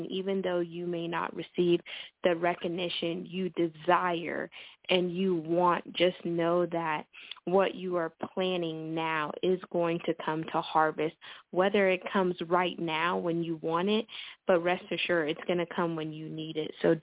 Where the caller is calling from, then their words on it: Texas, United States; I'm calling in from Texas.